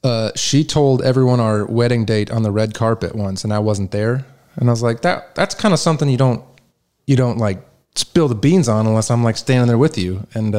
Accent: Kalamazoo, Michigan, United States; Well, from my hometown in Kalamazoo, Michigan, it's like me

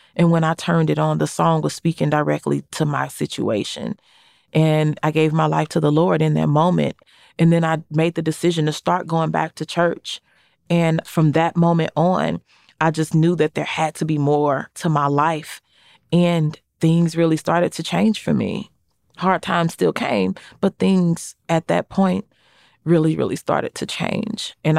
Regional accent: St. Louis, Missouri, United States; I'm from St. Louis.

